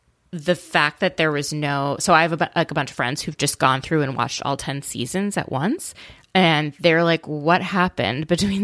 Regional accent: Midwest, United States; Like, and I grew up in the Midwest, but our rabbi used to make like Seinfeld references in his sermons continuously.

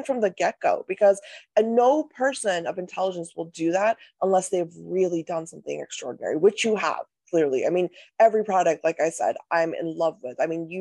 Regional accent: North India, India; I'm Indian, I'm North Indian. So in my culture, hair oiling is a huge thing, right?

